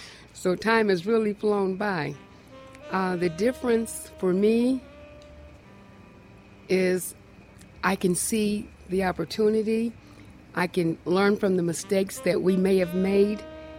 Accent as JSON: {"language": "English", "region": "Mississippi", "country": "United States", "tie": "born there", "said": "I was born in Mississippi."}